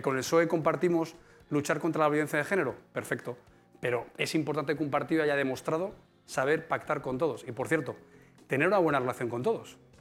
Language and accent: Spanish; Palencia, Castile and León, Spain; como en mi ciudad natal, Palencia.